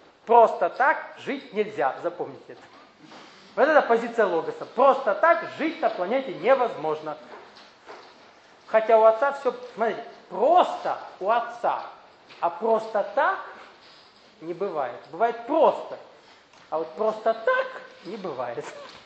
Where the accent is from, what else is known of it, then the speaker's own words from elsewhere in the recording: Caucasus, Russia; also born or lived in Siberia; Я родился в Сибири, потом родители переехали на Кавказ.